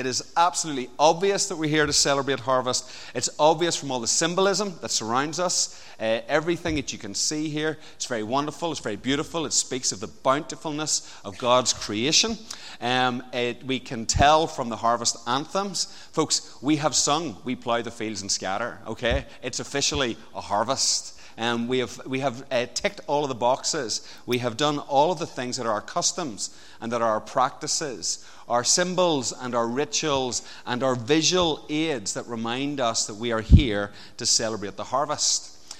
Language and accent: English; Portadown, Northern Ireland, United Kingdom; I am from Portadown.